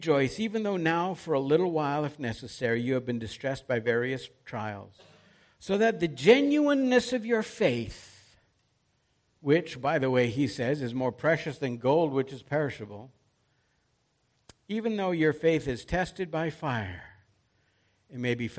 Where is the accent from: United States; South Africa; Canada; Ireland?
Canada; because I'm Canadian and I'm proud to be Canadian.